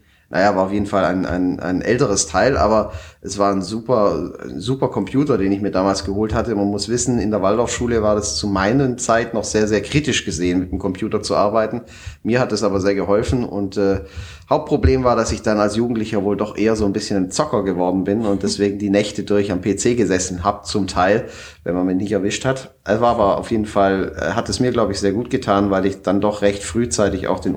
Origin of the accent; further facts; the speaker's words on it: Ulm, Baden-Württemberg, Germany; Ich komme aus dem Schwabenland. Ich bin aus Ulm.